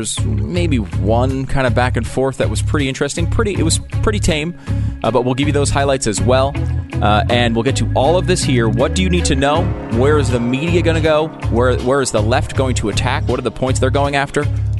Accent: United States; But it's also just a great freaking thing for, as an American, we don't have people doing this

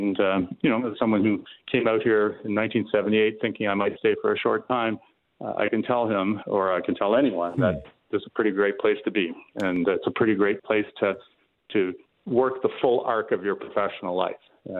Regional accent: Toronto, Ontario, Canada; I grew up in Toronto. I spend my summers at our family place.

